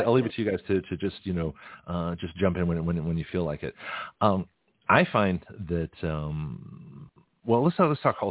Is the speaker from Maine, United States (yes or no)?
no; California, United States; I said, look, I'm new here. I'm from California.